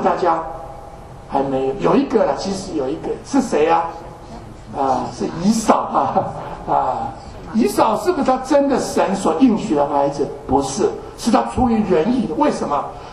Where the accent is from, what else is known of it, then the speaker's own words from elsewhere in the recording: China; 我们中国人也一样啊，我们拜拜的时候就拿着鸡